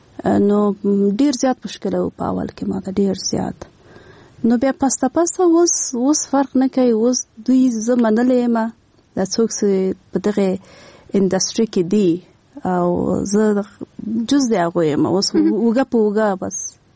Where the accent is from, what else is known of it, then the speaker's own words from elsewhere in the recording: Kunduz, Afghanistan; now in Kabul, Afghanistan; زه خپله مې د کندز نه یم، او زه ډېر زیاته مینه لرم د خپل هغه چیرې چې زه اوسېدلې یم په کندز کې، هغلته د ما پیدایش سوی ده، لږ غټه سوې یم.